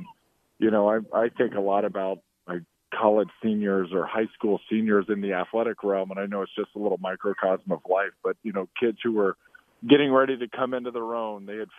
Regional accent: Indianapolis, Indiana, United States; I was a huge Pacers fan growing up in Indianapolis

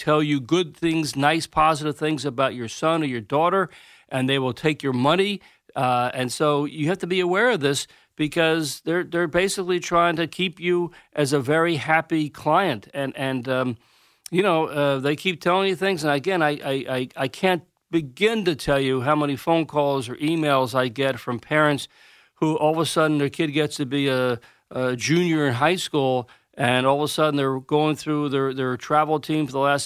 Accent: Armonk, New York, United States; I will be talking to the Armonk Baseball League up in my hometown in Armonk, New York, at the Byram Hills High School.

